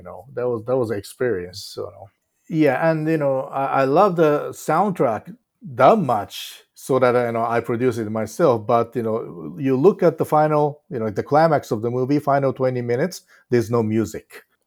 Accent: Osaka, Japan; And, if there's another chance, I really want to do this in my hometown, Osaka, too.

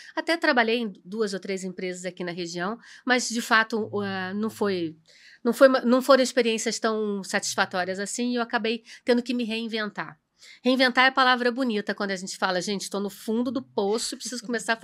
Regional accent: Rio de Janeiro, Brazil; meu sotaque garante, entende, entrega, que eu sou do Rio de Janeiro. Morei a minha vida inteira.

